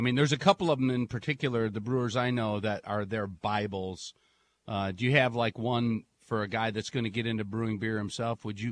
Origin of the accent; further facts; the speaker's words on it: Michigan, United States; as soon as I start talking to people who love beer and I tell them I'm from Michigan, they just get all envious